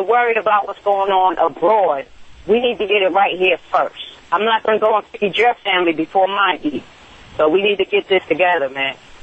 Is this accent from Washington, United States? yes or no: no; New York, United States; from Long Island.